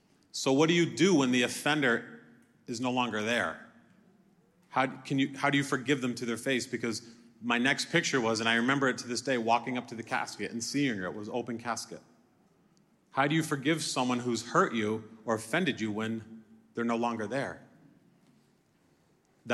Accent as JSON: {"language": "English", "town": "Springfield", "region": "Massachusetts", "country": "United States", "tie": "born or raised there", "said": "So I grew up in Springfield, Mass."}